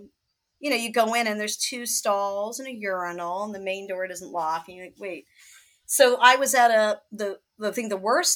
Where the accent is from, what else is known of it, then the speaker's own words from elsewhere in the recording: New York, United States; moved away as an adult; I came out here from New York 5 years ago.